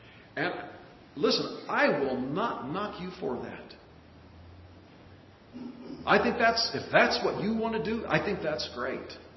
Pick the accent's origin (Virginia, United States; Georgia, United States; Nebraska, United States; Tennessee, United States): Nebraska, United States; I always like to think that it was corn because I'm from Nebraska.